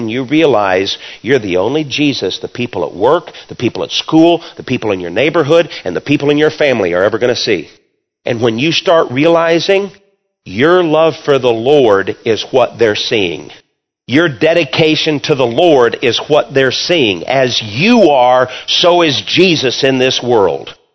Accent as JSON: {"language": "English", "region": "Michigan", "country": "United States", "tie": "born or raised there", "said": "You know, I was raised up in Michigan."}